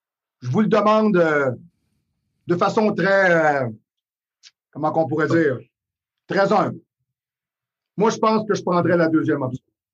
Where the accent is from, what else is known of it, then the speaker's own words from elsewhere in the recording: Quebec, Canada; Ici, au Québec, on est des Nordiques.